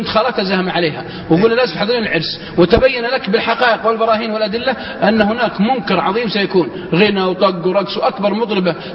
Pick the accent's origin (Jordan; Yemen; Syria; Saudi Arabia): Saudi Arabia; Al-Qassim; إن كانت عندنا في القصيم تقول لها يا بعد أهل القصيم